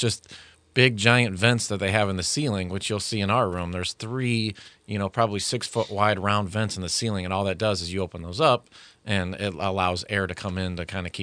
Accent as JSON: {"language": "English", "town": "Hobart", "region": "Tasmania", "country": "Australia", "tie": "born or raised there", "said": "here, and my roots are here, and this is where we're going to be."}